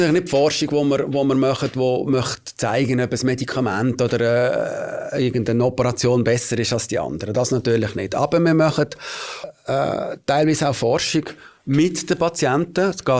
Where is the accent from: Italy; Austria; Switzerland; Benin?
Switzerland; Nidwalden; moved away as an adult; now in Basel, Switzerland; Ja, ich komme ursprünglich aus Nidwalden.